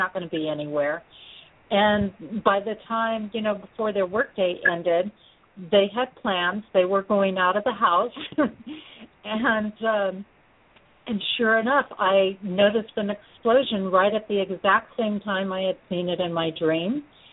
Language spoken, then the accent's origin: English; Manhattan Beach, California, United States; I grew up in Southern California and just outside of the LA area in a little suburb called Manhattan Beach.